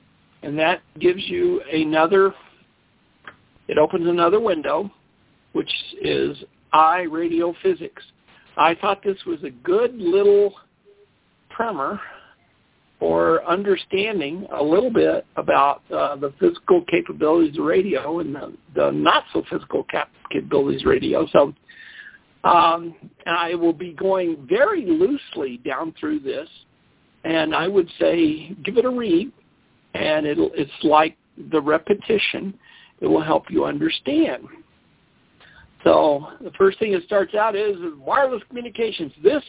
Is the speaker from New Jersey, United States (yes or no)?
no; Colorado, United States; from Colorado. … from Colorado.